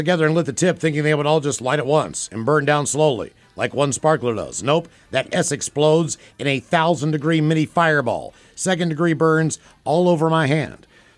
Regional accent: West Virginia, United States; I was from West Virginia.

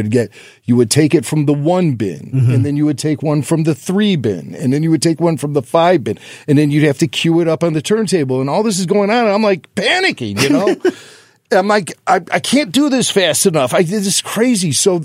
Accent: Northbrook, Illinois, United States; Growing up in Northbrook, I grew up like right on the corner of Northbrook and Glenview.

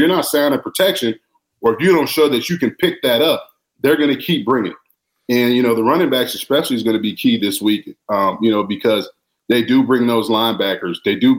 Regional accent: Florida, United States; I'm from Florida, so I know

